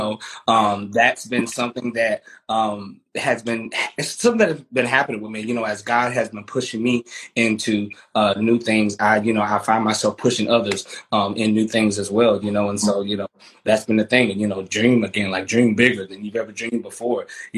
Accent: the South, United States; So this particular saying, it came from, you know, growing up in the South

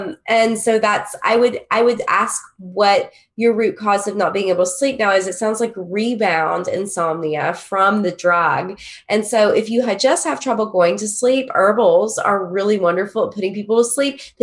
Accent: West Virginia, United States; And originally I'm from West Virginia. I went to school in Kentucky.

